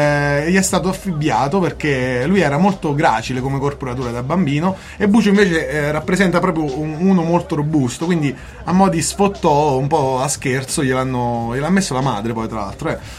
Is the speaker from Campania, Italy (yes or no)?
yes; Campania, Italy; Ma è giusto, guarda, io sono campano e penso che abbiate capito un po' tutto.